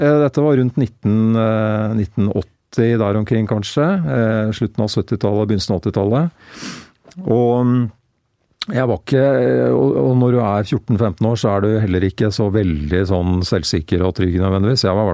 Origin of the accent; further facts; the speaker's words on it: Greverud, Akershus, Norway; skal du oppleve noe da, som ungdom på Greverud, så er det jo byen som dette.